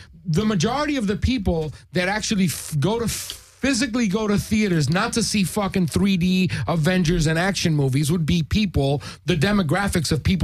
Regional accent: United States; I felt embarrassed that as an American, that was a huge deal because he was the first black president.

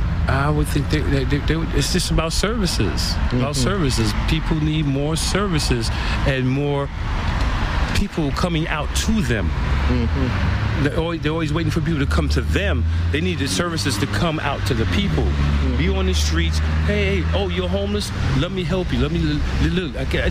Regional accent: New York City, New York, United States; now in Los Angeles, United States; Well, I'm originally from the South Bronx in New York City.

